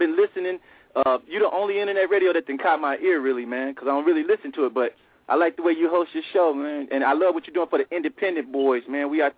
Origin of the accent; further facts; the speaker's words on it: Nashville, Tennessee, United States; now in Ventura County, United States; Ventura County. Out here by Santa Barbara, you know what I'm saying? Out here living with the sunny. I'm from Cashville, really, but I'm out here doing my thing. Out here on the West Coast